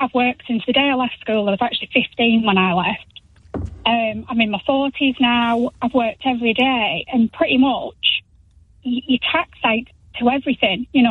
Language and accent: English; Burnley, North West England, United Kingdom; Every single place that you go into a local town, I'm from Burnley